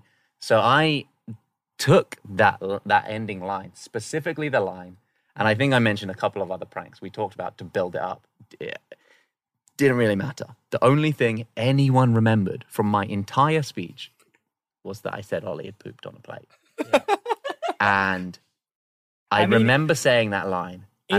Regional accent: China; I grew up in China.

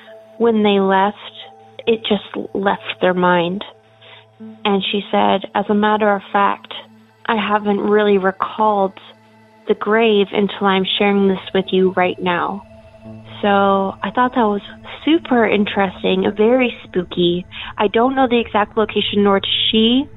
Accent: Portland, Oregon, United States; Hello there. I'm from Portland, Oregon.

